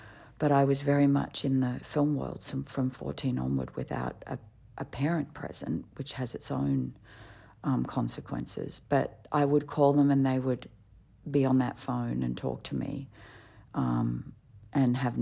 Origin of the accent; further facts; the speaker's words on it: United States; born there; I was born on American soil, but my parents are both Australian.